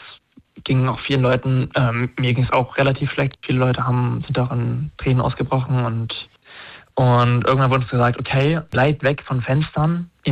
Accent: Germany; Ich habe mich dann Freunde gesagt, dass ich mich auf diese Vorsorgeliste Elefant eintragen soll für deutsche Bürger im Ausland.

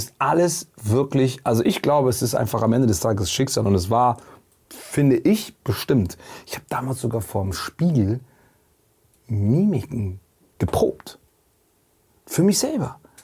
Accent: Eritrea; aber wir sind beide aus Eritrea.

